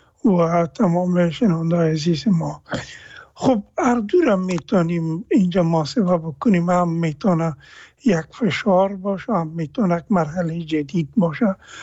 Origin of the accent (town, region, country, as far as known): Afghanistan